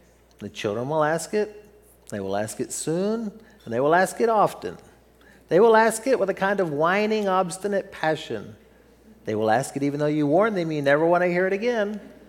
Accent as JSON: {"language": "English", "region": "Texas", "country": "United States", "said": "I'm talking funny because I'm from Texas. This is how we talk down there."}